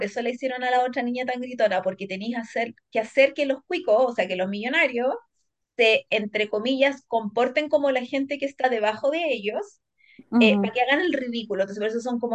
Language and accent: Spanish; Chile; yo soy chilena, solo conozco el chileno.